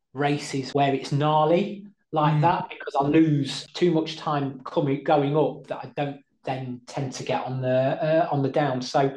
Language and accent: English; East Midlands, United Kingdom; But I'm from Lincolnshire. We do fens and we do open windy time trials So it's second nature.